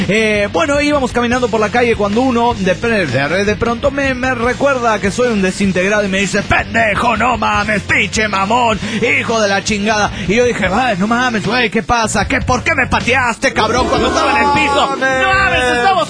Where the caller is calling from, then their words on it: Banfield, Buenos Aires Province, Argentina; de Banfield, provincia de Buenos Aires.